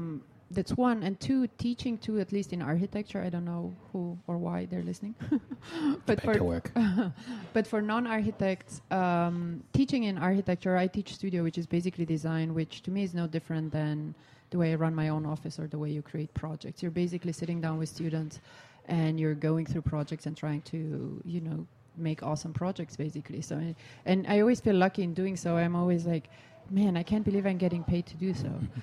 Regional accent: Romania; had a Skype call with someone back in Romania for a project I'm doing in my hometown.

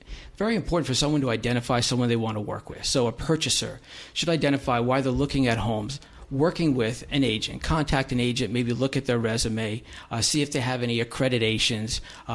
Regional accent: New Jersey, United States; From New Jersey originally.

